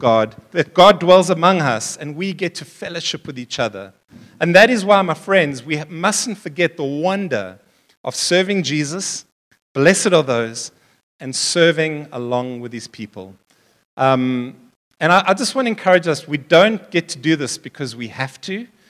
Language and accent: English; Seychelles; born there; I was born in the Seychelles.